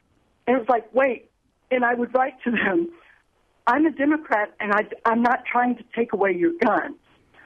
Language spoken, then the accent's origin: English; Illinois, United States; I'm from a small town in Illinois. And I was recently chatting on Facebook with a couple of men from my hometown.